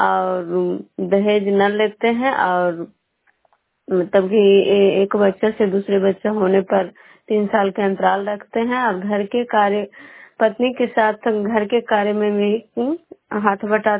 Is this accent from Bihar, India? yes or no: yes; Bihar, India